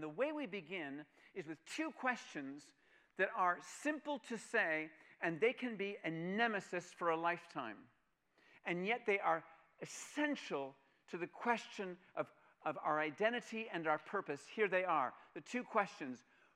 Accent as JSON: {"language": "English", "town": "Pittsburgh", "region": "Pennsylvania", "country": "United States", "tie": "born or raised there", "said": "See, I grew up in Pittsburgh when I was a child, and so I got doused in Fred Rogers."}